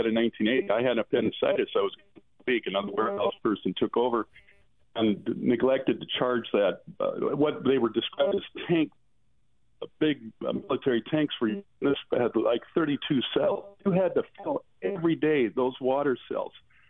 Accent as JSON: {"language": "English", "town": "Seattle", "region": "Washington", "country": "United States", "tie": "born or raised there", "said": "when Mark and I grew up in Seattle, Metro, formerly Seattle Transit System, had electronic trolley buses."}